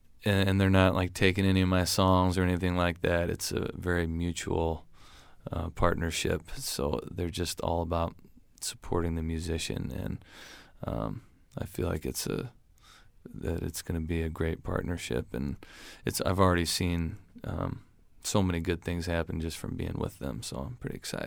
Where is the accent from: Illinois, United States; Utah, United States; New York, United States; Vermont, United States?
Illinois, United States; Bloomington; So we did my hometown, Bloomington, Chicago, Minneapolis, St. Louis, Quad Cities